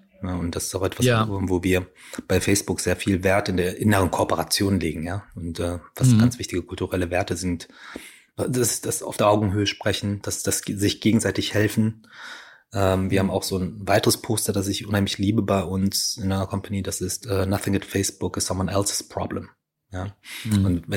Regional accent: North Rhine-Westphalia, Germany; ich bin ja auch im Ruhrgebiet groß geworden.

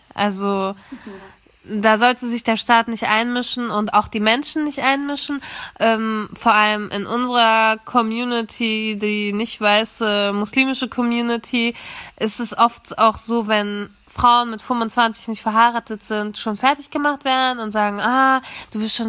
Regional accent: Germany; born there; für mich als Mensch mit Migrationshintergrund. Ich bin zwar in Deutschland geboren

